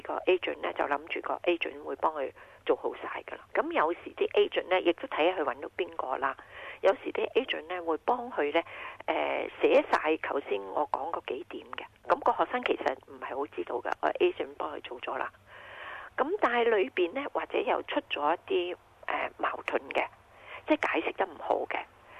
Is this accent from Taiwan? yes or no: no; China